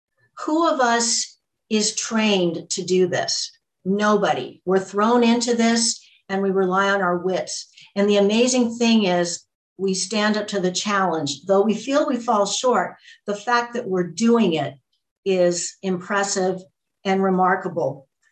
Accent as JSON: {"language": "English", "country": "United States", "said": "I grew up in the Greek culture, Greek American, and my Yaya grandmother lived with us in our home for 14 years."}